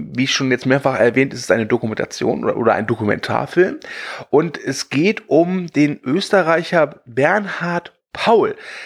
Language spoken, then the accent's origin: German; Cologne, North Rhine-Westphalia, Germany; Ich komme aus dem Kölner Raum.